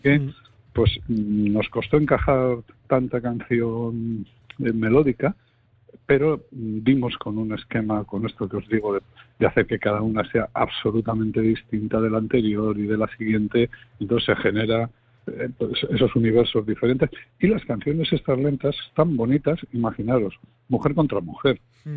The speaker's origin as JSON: {"language": "Spanish", "town": "Bilbao", "region": "Basque Country", "country": "Spain", "said": "ya sabéis cómo somos los vascos, porque yo soy de Bilbao también."}